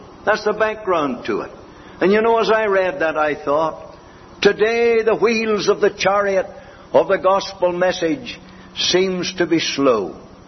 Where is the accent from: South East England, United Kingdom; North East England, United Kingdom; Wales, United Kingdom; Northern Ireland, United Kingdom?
Northern Ireland, United Kingdom; Lurgan; born there; I remember in this very place where I was born, for I was born in Lurgan, and round these villages here